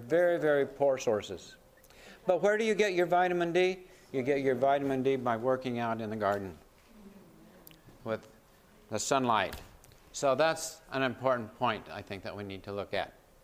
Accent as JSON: {"language": "English", "region": "Washington", "country": "United States", "tie": "born or raised there", "said": "I grew up in Washington State, and I'm about ready to move to Oregon."}